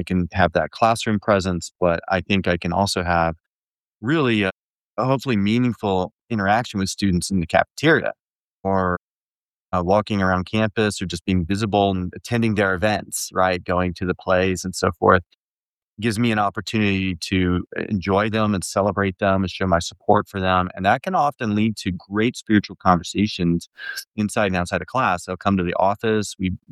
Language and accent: English; Midwest, United States; I'm a Midwesterner by birth and for most of my life.